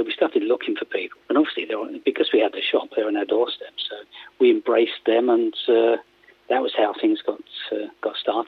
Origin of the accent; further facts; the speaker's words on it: South East England, United Kingdom; also born or lived in Northampton; now in Sheffield, United Kingdom; I'm from Surrey. Mm-hmm. I served an engineering apprenticeship in Surrey